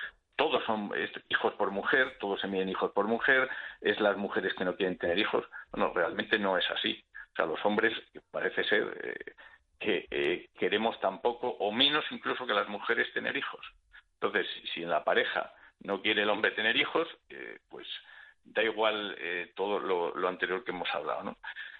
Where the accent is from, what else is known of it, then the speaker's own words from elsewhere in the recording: Spain; también somos especialistas los españoles